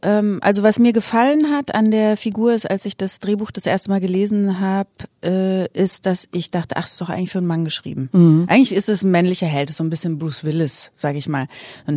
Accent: Bavaria, Germany; now in Berlin, Germany; also meine Heimat ist schon Bayern.

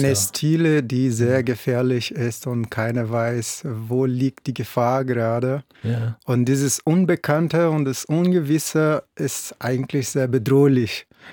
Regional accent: Brazil; German is a second language; Ich bin ja selber Brasilianer

